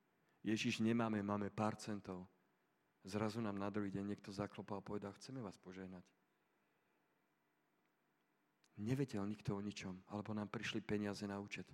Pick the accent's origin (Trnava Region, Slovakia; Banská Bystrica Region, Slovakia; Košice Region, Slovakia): Trnava Region, Slovakia; Trnava; v Trnave, pretože pochádzam z Trnavy.